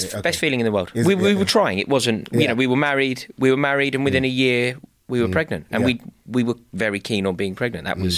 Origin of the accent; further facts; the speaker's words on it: United Kingdom; I know we're British and we don't speak about things like